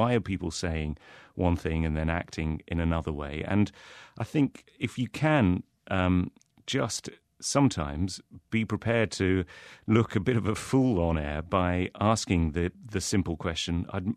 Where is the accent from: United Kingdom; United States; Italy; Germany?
United Kingdom; England; accent: English; And I, for all my pretentious English accent, I'm an immense fan of American football.